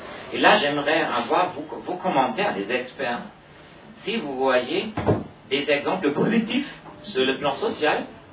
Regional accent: Germany; Moi, je suis allemand

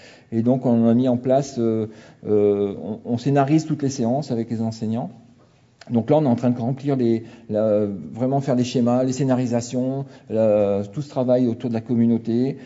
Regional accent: Lyon, Auvergne-Rhône-Alpes, France; puisqu'on est lyonnais, on va parler de cuisine

